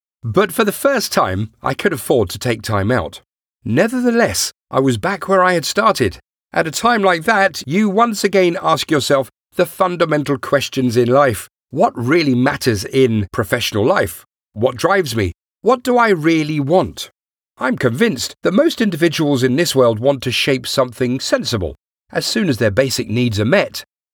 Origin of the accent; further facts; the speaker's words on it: Munich, Bavaria, Germany; English is a second language; Growing up in Munich, I probably soaked up and incorporated entrepreneurship at the kitchen table